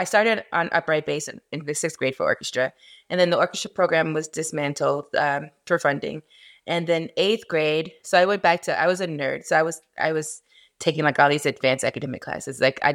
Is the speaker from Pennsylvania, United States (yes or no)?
no; Miami, Florida, United States; now in Atlanta, United States; No, I'm from Miami, Florida.